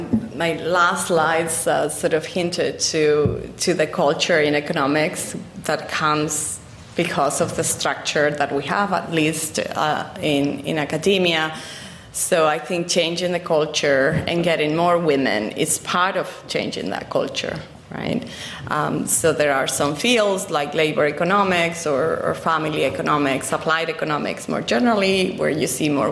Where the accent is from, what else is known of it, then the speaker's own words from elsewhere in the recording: Spain; So I studied in Spain. I'm originally from Spain.